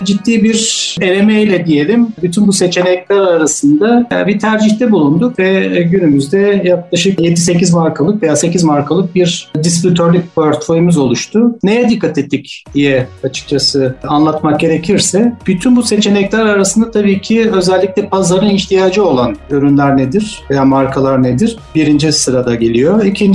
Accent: Germany; tabii Almanya'da büyüdüm. Orada orta ve lise eğitimini orada tamamladığım için biraz Almanca bilgisiyle

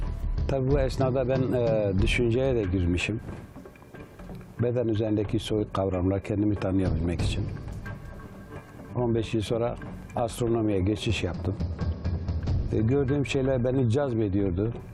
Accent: Diyarbakır, Diyarbakır Province, Turkey; 1954 doğumlu Diyarbakır Gözeköy köyünde doğdum. 62 yılında Diyarbakır'a geldim.

